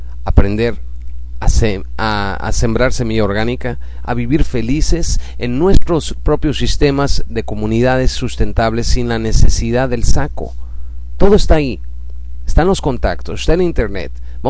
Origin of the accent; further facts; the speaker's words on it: United Kingdom; Como ex británico, estoy bien consciente de que las autoridades les encanta estar metiendo sus narices dentro de la vida de las personas